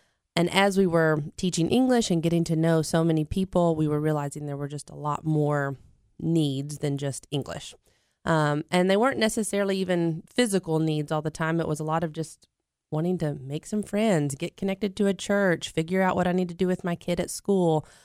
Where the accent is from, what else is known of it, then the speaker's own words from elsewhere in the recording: Cookeville, Tennessee, United States; Well, Chad and I'm originally from Cookville, and Chad's from Chattanooga.